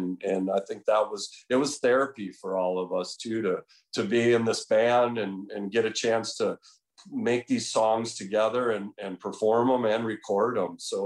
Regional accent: Green Bay, Wisconsin, United States; which is in high school, in the town I grew up in Green Bay, there was the only topographical feature was a place called Scraze Hill.

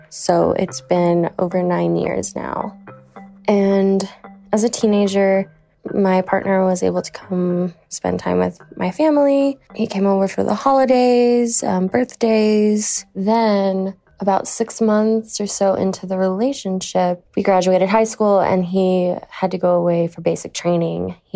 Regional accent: the South, United States; I was raised in the South, and I am married.

